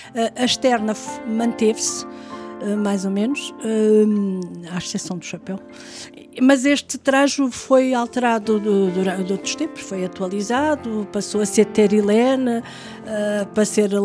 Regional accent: Santarém, Portugal; also born or lived in Goa, India; Nasci em 53, em Goa, muito longe. E vim para o continente pequenina. Fiz a escola primária em Santarém, onde o meu pai era militar.

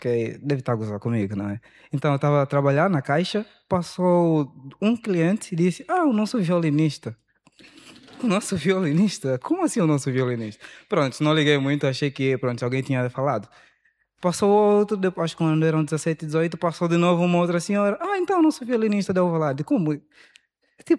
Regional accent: Angola; now in Lisbon, Portugal; Certo, vim de Angola. Quando eu cheguei para Lisboa

